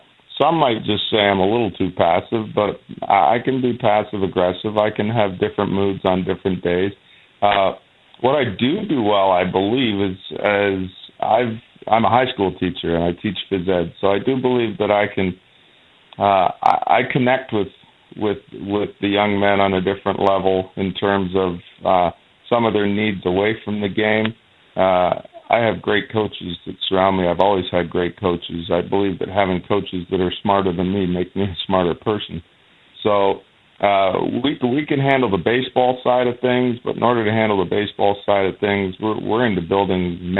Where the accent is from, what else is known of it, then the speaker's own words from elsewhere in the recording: Georgetown, Ontario, Canada; I grew up in Georgetown, Ontario, playing playing sandlot baseball here